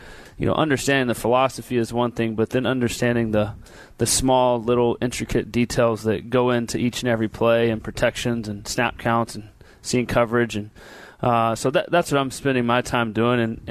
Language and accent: English; Texas, United States; But again, I'm from Texas.